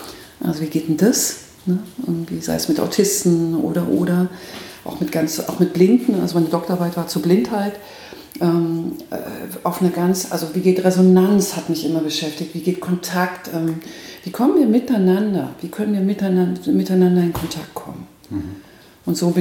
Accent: Nuremberg, Bavaria, Germany; moved away as an adult; now in Bielefeld, Germany; Ursprünglich komme ich aus dem Frankenland. Also ich könnte jetzt sozusagen an der Christkindl-Wahl könnte ich jetzt teilnehmen. Es dürfen nämlich nur gebürtige Nürnbergerinnen. Mhm. Bin aber weggegangen, weil ich wegen dem Studium und lebe jetzt in Bielefeld

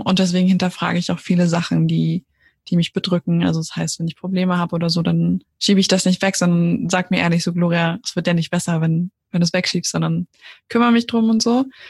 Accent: Austria; ich komme aus Österreich, ich habe da auch 15 Jahre lang gewohnt. Also vielleicht hört man das dann ab und zu bei meiner Grammatik.

